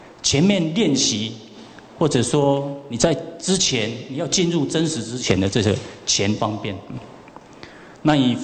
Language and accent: Chinese; Chiayi, Taiwan; born there; 那今年非常高兴来到嘉义，那嘉义也是我的出生地啊。